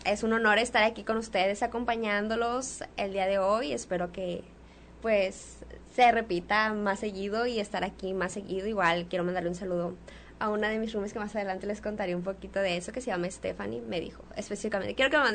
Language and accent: Spanish; Mazatlán, Sinaloa, Mexico; yo vengo de Mazatlán, Sinaloa. Ahí hay dos casas de estudiantes, de hecho.